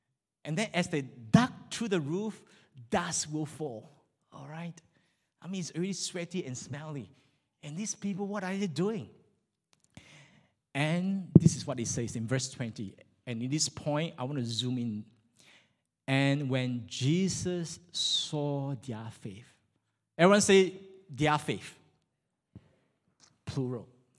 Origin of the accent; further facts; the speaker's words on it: Malaysia; moved away as an adult; I came from Malaysia.